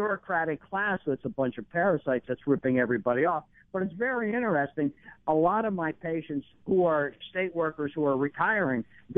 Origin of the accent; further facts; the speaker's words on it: Pennsylvania, United States; You know, I'm not from Pennsylvania. I grew up in rural, or I'm not from Connecticut. I grew up in rural Pennsylvania.